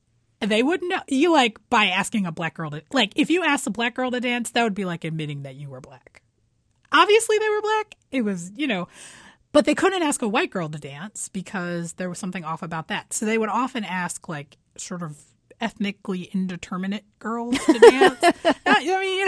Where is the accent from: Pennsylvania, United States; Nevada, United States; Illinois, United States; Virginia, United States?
Pennsylvania, United States; Philadelphia; I grew up in West Philadelphia and it was in a black neighborhood